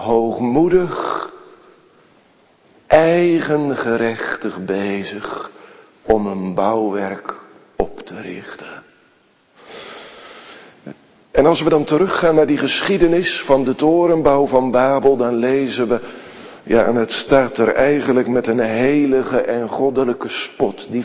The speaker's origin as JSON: {"language": "Dutch", "town": "Sliedrecht", "region": "South Holland", "country": "Netherlands", "tie": "born or raised there", "said": "Ik herinner me dat ik als kleine jongen op de basisschool in Sliedrecht zat"}